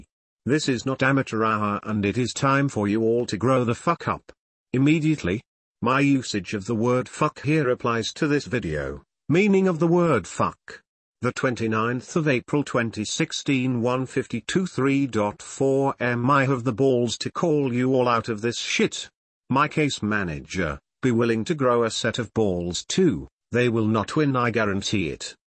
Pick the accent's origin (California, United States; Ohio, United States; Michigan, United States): California, United States; San Bernardino; born there